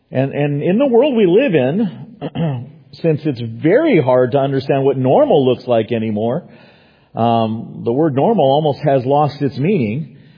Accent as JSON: {"language": "English", "region": "California", "country": "United States", "said": "The more Bible churches that we have in California, the more hope I have for my home state."}